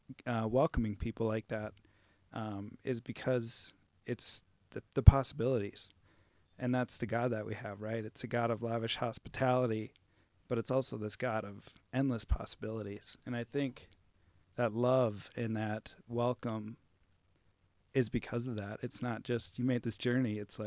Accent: Saint Paul, Minnesota, United States; I'm from St. Paul, Minnesota.

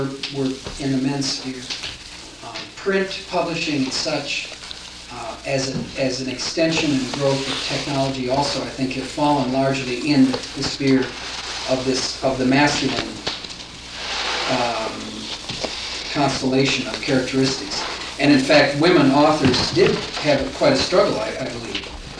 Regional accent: South Dakota, United States; And growing up in South Dakota puts our family somewhere behind, you know, the leading edge.

